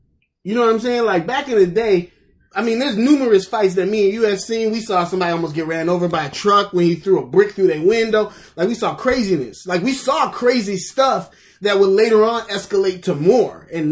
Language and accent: English; North Carolina, United States; I'm from North Carolina.